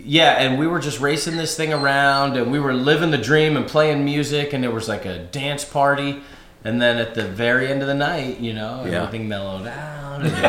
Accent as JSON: {"language": "English", "region": "New Jersey", "country": "United States", "tie": "born or raised there", "said": "Being born and raised in New Jersey, our legend is the Jersey Devil."}